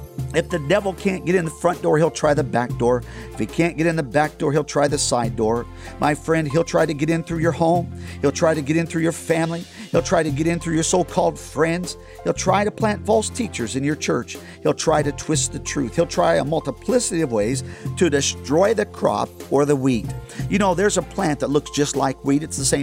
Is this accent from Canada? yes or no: no; California, United States; I was born and raised in California. We had some strawberry plants in our backyard